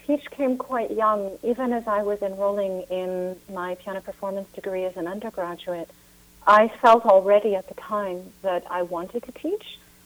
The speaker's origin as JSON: {"language": "English", "country": "United States", "tie": "born or raised there", "said": "I spent a lot of my childhood growing up in America, so there was not access to such great cheese until I was in France"}